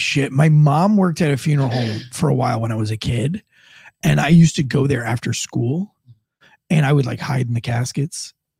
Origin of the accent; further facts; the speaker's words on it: St. Augustine, Florida, United States; I did some deep diving because I'm from St. Augustine, Florida.